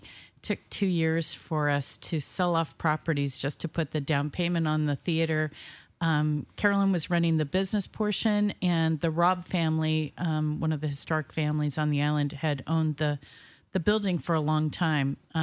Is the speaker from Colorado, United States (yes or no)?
no; Seattle, Washington, United States; We were from West Seattle. I grew up in West Seattle, and we were raising our kids there